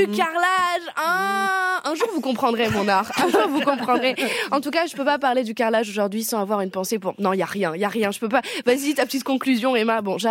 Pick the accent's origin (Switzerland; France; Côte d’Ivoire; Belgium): France; Réunion; moi j'ai grandi à La Réunion et donc j'avais beaucoup de carrelage tout le temps. Et quand je suis arrivée en métropole, j'ai vu qu'il y avait vachement plus de parquets ici.